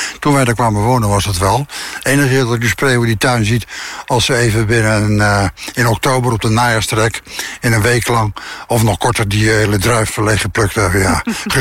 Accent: Rotterdam, South Holland, Netherlands; born there; Ik ben geboren in Tuinder en Vreewijk, in Rotterdam.

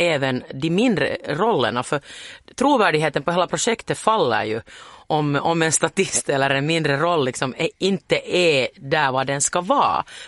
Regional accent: Finland; Jag är ju finsk och lite blyg

